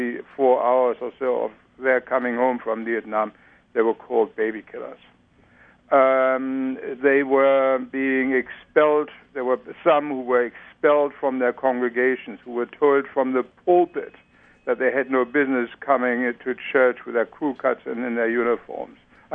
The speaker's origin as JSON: {"language": "English", "town": "Leipzig", "region": "Saxony", "country": "Germany", "tie": "born or raised there", "said": "having been a child in World War II, I also know that civilian lives do get destroyed, as they did in my hometown of Leipzig during World War II during a bombing."}